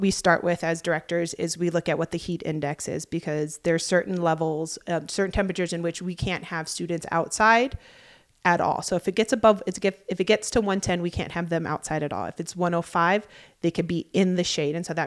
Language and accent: English; Hawaii, United States; growing up in Hawaii, there wasn't summer camps